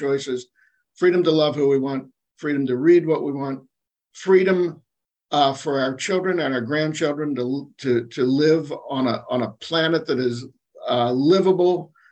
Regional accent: Philadelphia, Pennsylvania, United States; so I grew up in newspapers in Philadelphia

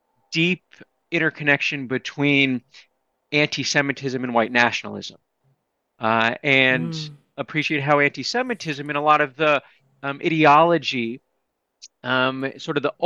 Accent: United States; I am Jewish American, as you know, and someone who'd be racialized as white.

